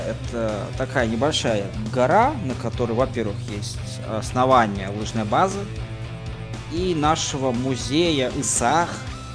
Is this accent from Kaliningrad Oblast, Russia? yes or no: no; Aldan, Sakha Republic, Russia; я действительно родился и вырос в Алдане